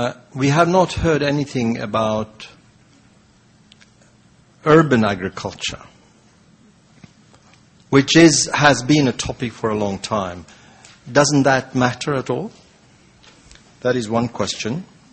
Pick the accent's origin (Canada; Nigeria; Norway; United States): Norway; English is a second language; I'm from Norway.